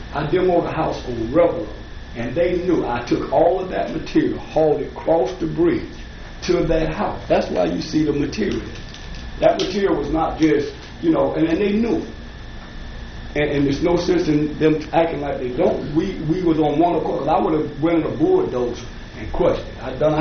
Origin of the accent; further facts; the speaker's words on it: Baxley, Georgia, United States; I've been working for the city, and I'm from Baxley, Georgia.